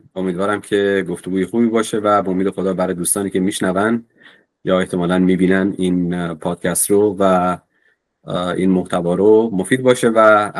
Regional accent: Shiraz, Fars, Iran; من اهل شیرازم، متولد سال 60، تیر ماه 60، و دوران تحصیلم رو در استان فارس سپری کردم. در دبیرستانی در شیراز تحت عنوان دبیرستان ملا صدرا دبیرستان رو سپری کردم و بعدش برای تحصیل لیسانس رفتم بندرعباس

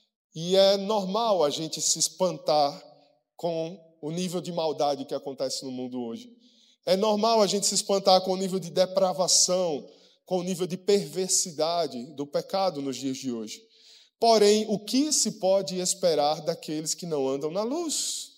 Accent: Alagoas, Brazil; Somos brasileiros, somos nordestinos, somos alagoanos e temos a nossa cultura pertencente a essa identidade.

